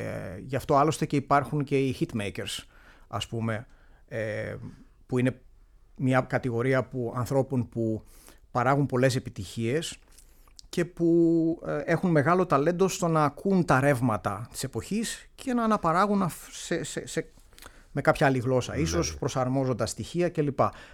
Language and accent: Greek; Greece; επειδή μεγάλωσα στην Ελλάδα